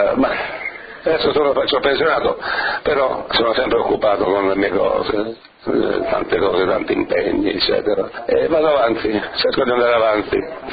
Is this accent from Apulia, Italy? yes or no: no; Molise, Italy; now in Argentina; Io, come ben sapete, sono molisano dell'Alto Molise, un paesetto dell'Alto Molise, emigrai in Argentina assieme a mio padre nel 1950